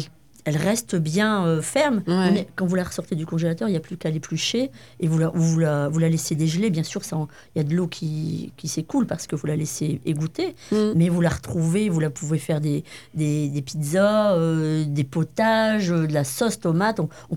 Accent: Marchienne, Hainaut, Belgium; j'avais ma grand-mère qui habitait en face de chez moi, à Marchienne.

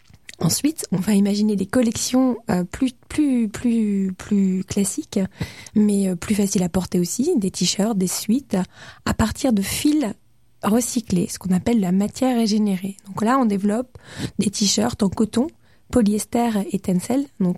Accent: Hauts-de-France, France; Moi, je suis originaire du Nord, je suis fille d'agriculteur, donc ça veut dire que j'ai grandi à la campagne. J'ai grandi dans un univers réellement connecté à la nature.

